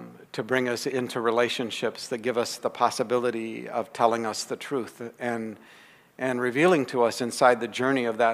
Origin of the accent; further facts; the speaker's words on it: Grand Prairie, Alberta, Canada; born there; I was born in Grand Prairie, Alberta